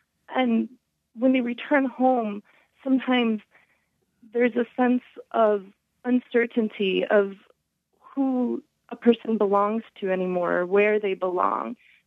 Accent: Indiana, Pennsylvania, United States; I grew up in Indiana, Pennsylvania, about an hour and 10 minutes from Pittsburgh

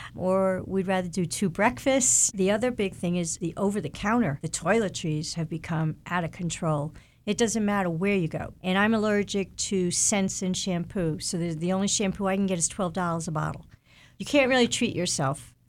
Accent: New York, United States; I come from New York. We called it rent stabilization.

